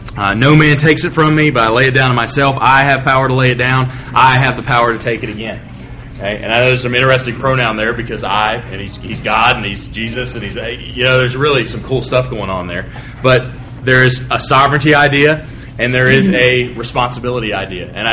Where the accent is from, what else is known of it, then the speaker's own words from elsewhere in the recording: West Virginia, United States; born there; I was born in West Virginia. I'm allowed to say that.